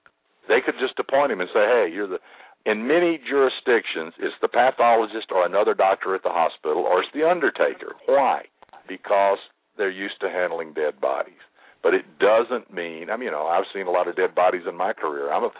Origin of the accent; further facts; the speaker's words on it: Huntsville, Alabama, United States; In my hometown of Huntsville, Alabama